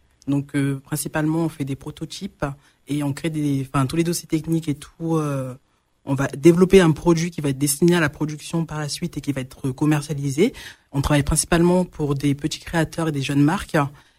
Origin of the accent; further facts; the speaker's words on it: Central African Republic; now in France; j'aimerais bien monter un atelier de production dans mon pays d'origine qui est Centrafrique.